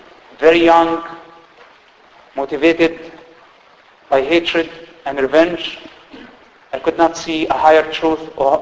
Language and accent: English; Palestine; English is a second language; Growing up in the Palestinian territories, I had also political and national reasons.